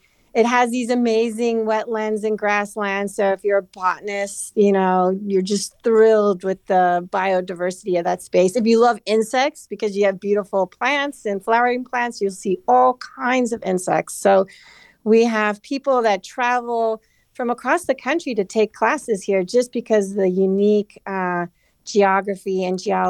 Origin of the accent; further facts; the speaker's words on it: Los Angeles, California, United States; growing up in Los Angeles. You know, it's this big city